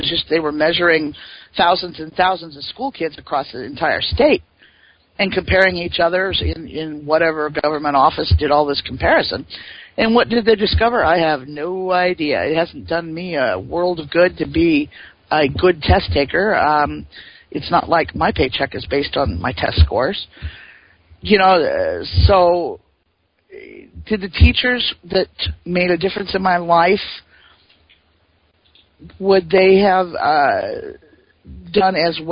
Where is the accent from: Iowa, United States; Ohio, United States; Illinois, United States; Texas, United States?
Iowa, United States; I grew up in Iowa, and Iowa is known for its Iowa Basic Skills.